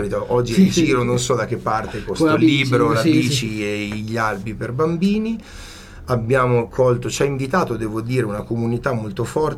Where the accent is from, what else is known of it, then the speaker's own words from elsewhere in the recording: Città di Castello, Umbria, Italy; Io ho girato veramente mezza Italia, sono tornato in Umbria, io sono di Città di Castello.